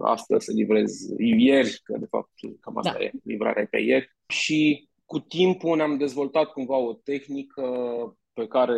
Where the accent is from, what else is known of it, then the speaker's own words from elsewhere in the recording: Cluj-Napoca, Cluj County, Romania; Până la urmă, noi suntem din Cluj, am ajuns absolut aleatoriu în Hunedoara cumva